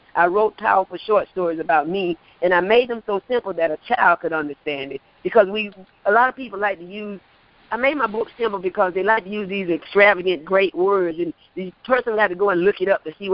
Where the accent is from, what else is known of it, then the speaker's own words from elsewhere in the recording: Perry, Florida, United States; now in Hinesville, United States; like you said, and I'm from Perry, Florida originally, but I've been in Hinesville, Georgia about 22 years after the death of my grandmother.